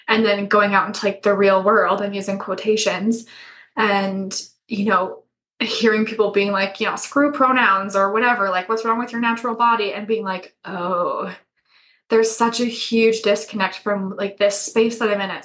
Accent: Alberta, Canada; I'm born and raised in Alberta, small town girl. Never fit in to a small town.

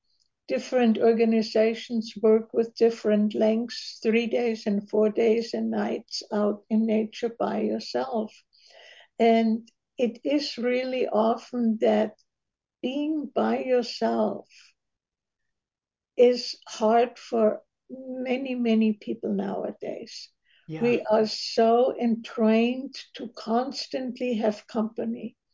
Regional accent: Germany; now in United States; I was born and raised in Germany

